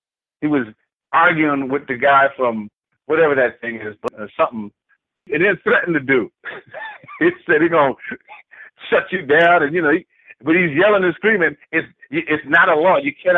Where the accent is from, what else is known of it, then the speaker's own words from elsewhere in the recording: Syracuse, New York, United States; I'm not from Philly. I have to remind people every now and then. I'm from Syracuse, New York. And in New York, we double everything up, you know.